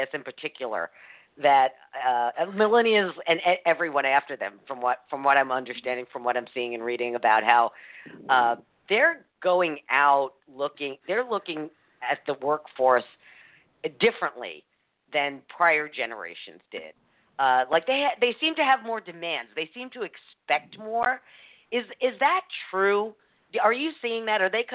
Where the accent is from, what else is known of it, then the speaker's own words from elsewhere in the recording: New York City, New York, United States; Oh, that's my hometown.